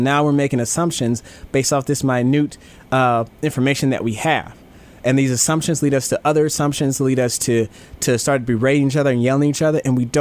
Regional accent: St. Louis, Missouri, United States; I grew up in St. Louis.

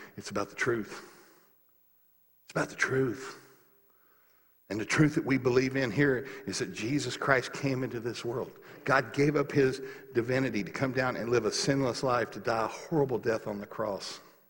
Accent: the South, United States; now in Seattle, United States; You guys know I come from the South. I claim Seattle's home because they're different.

